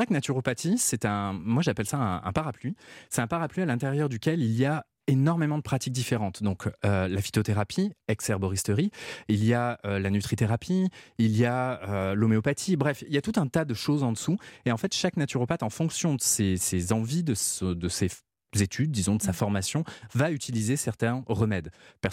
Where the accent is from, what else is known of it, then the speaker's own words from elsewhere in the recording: Quebec, Canada; comme je viens du Québec, j'adore la poutine.